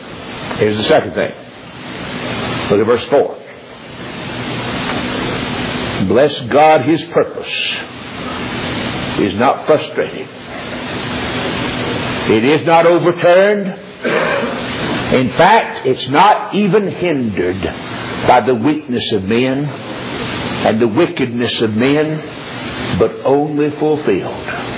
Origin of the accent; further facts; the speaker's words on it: North Carolina, United States; He was preaching, pastoring church down in Yadkinville, North Carolina, just outside of my hometown.